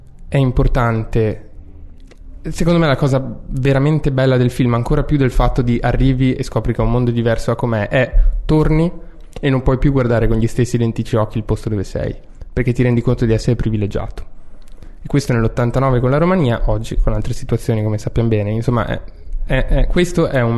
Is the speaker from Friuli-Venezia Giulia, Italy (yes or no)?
no; Emilia-Romagna, Italy; Io sono l'unico romagnolo purissimo di quel trio, perché io sono ravennate